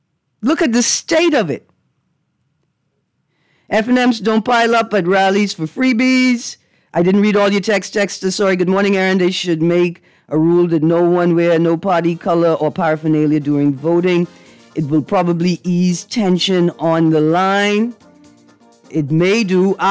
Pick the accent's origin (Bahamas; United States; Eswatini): Bahamas; I remember growing up in the Bahamas where you just didn't know if the power was going to be off